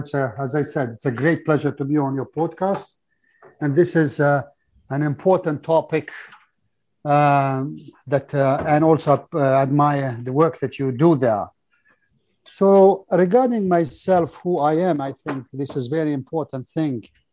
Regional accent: Rushan, Gorno-Badakhshan, Tajikistan; first language Rushani; English is a second language; So I grew up in the Soviet Union, and my mother tongue is actually a small language of a mountain community called Rushani language, from the district of Rushan.

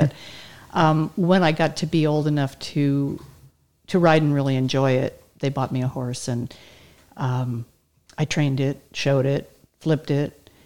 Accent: Rye, New York, United States; no, I grew up in Rye, New York, which is a fairly affluent suburb of New York City, about 40 minutes outside.

